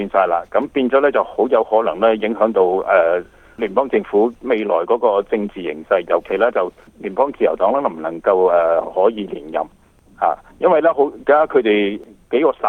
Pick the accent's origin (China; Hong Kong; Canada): Canada; 其實我哋身為加拿大人咧，覺得無可奈何